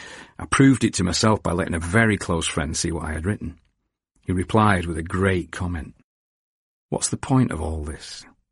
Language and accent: English; Salford, North West England, United Kingdom; "No, we're not fucking Nazis, we're from Salford."